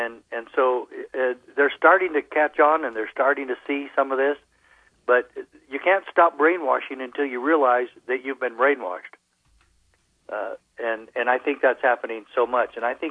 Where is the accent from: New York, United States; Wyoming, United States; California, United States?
New York, United States; Brooklyn; I'm from Brooklyn.